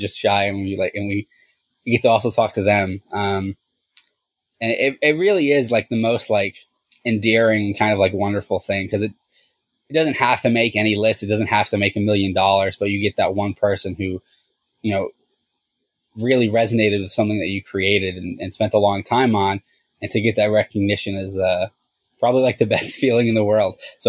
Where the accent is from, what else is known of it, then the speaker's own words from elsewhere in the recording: Rhode Island, United States; we were at a different event one time back in my home state of Rhode Island